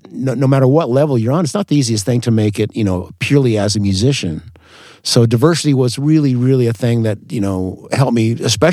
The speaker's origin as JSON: {"language": "English", "town": "Evansville", "region": "Indiana", "country": "United States", "tie": "born or raised there", "moved": "as an adult", "said": "And then I was, a Hoosier until, 83 when I went down to school in Miami."}